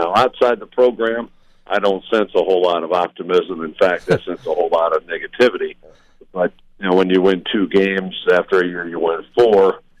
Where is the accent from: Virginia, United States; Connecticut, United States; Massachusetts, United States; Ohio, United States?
Ohio, United States; Lima; also born or lived in Detroit; Well, I'm originally from Detroit, but really grew up around Lima, Ohio, which is about an hour from Bowling Green